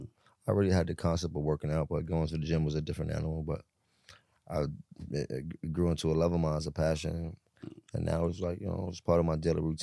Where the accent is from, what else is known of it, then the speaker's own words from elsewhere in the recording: Harlem, New York, United States; born there; I actually was born in Harlem. Yeah. I was born in Harlem at a hospital called Flower Fifth Avenue.